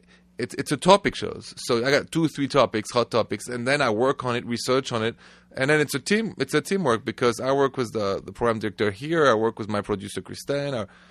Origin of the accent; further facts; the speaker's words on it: France; accent: French; English is a second language; No, I came and with my thick French accent and my thoughts as a Frenchman.